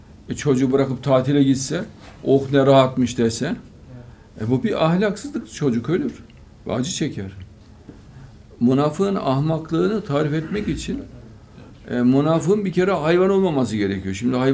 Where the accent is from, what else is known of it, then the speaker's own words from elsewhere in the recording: Ankara, Turkey; Memleketin nere dedi? Ankara dedim.